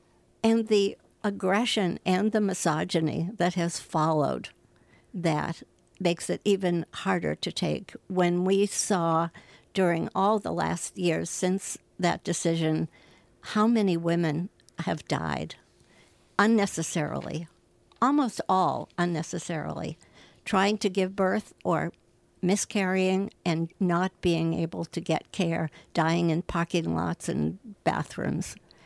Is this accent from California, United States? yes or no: no; Massachusetts, United States; I grew up in Massachusetts, and in Massachusetts, you couldn't buy contraception unless you were married.